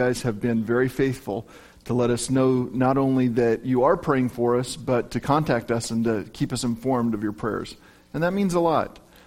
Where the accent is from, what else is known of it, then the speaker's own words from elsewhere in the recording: Decatur, Illinois, United States; also born or lived in Danville; I've told them about all of our winters here in Illinois, because I was born in Danville, grew up in Decatur